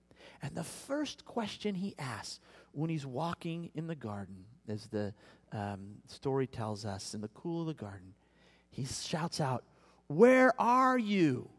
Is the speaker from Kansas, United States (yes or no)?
yes; Kansas, United States; also born or lived in California; Most of you know, I grew up in Kansas, and so any body of water that was there, you could see across.